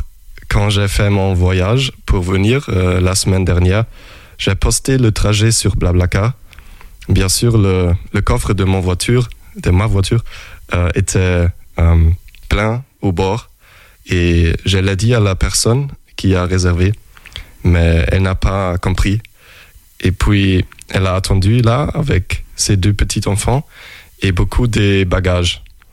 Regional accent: Hamburg, Germany; now in Angers, France; Oui, je viens d'Hambourg, en Allemagne du Nord, et j'étudie les sciences politiques dans une petite ville en Basse-Saxe, à Osnabrück. Et quoi d'autre ? J'ai 26 ans, et maintenant je fais un stage à la Maison de l'Europe, ici à Angers.

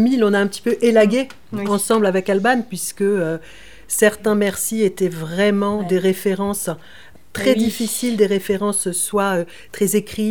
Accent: France; first language fr; en tant que française, j'aurais plutôt dû traduire de l'anglais vers ma langue.

